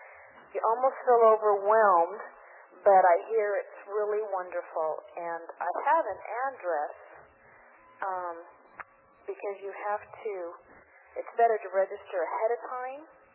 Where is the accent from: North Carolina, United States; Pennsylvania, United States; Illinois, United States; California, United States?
California, United States; Orange; from Orange, California.